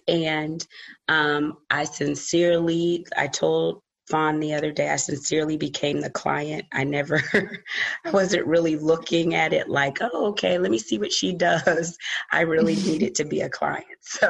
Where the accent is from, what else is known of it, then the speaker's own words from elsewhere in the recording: Ohio, United States; from Ohio.